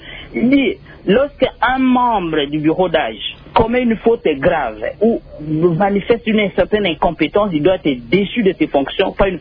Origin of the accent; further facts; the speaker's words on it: Kinshasa, DR Congo; alors que chez moi, à Katakom, il n'y a aucune route à Kinshasa